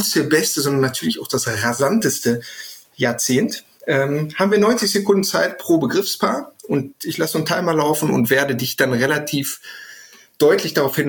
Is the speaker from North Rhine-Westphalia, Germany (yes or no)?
yes; North Rhine-Westphalia, Germany; ich komme jetzt aus dem Ruhrpott